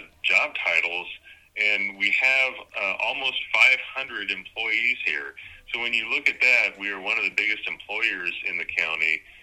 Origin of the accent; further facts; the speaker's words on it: Chester, United States; I grew up in Chester, but we have the same kind of things going on here now.